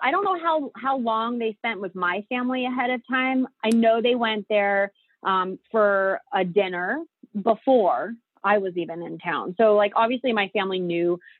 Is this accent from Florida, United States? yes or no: yes; Sarasota, Florida, United States; then went to Sarasota for my hometown, and that was just 2 days.